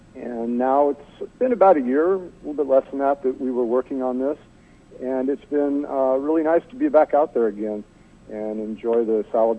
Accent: Gresham, Oregon, United States; Well, I was born and raised in Gresham, so I was there back when we used to have the horse track in Gresham and pick strawberries as a youth.

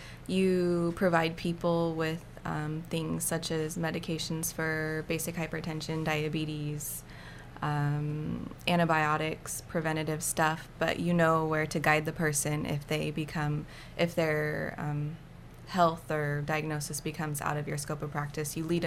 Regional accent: Echo, United States; I've been here my entire life, born and raised in Echo, 32 years.

